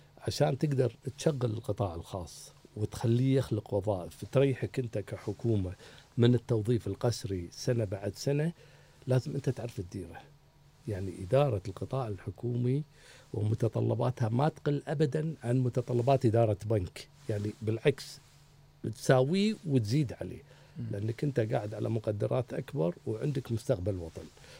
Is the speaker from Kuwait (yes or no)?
yes; Kuwait; وعلى فكرة ترى هذه ثقافة بالخليج وعندنا بالكويت